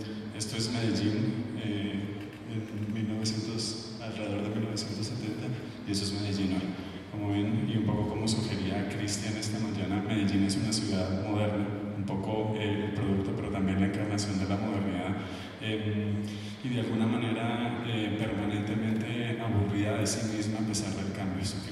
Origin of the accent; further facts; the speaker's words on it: Guatemala; en parte siendo guatemalteco